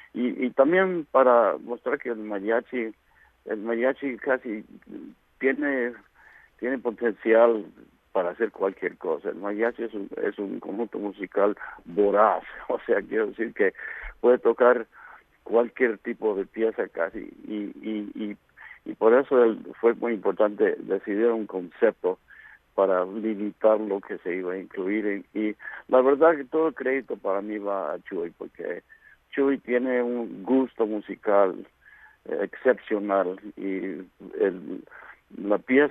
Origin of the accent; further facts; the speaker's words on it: California, United States; now in Washington, United States; Vivo en Washington, pero soy de California.